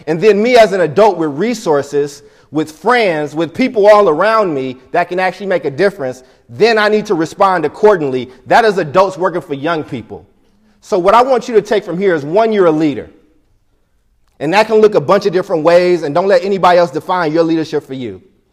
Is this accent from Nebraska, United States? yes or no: no; Oakland, California, United States; also born or lived in Chicago; asked me what my experience was living in Chicago and growing up in Oakland